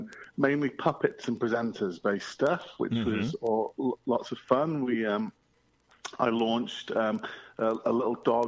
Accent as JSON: {"language": "English", "town": "Wigan", "region": "North West England", "country": "United Kingdom", "tie": "born or raised there", "moved": "as an adult", "lives_now": "London, United Kingdom", "said": "I grew up in Wigan, which somebody has to."}